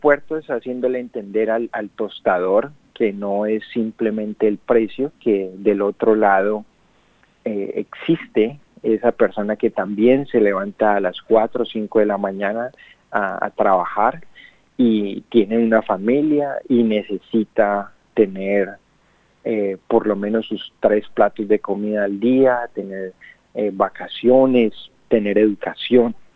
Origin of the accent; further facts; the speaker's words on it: Colombia; tener algo que mostrar para otras comunidades en mi país, en Colombia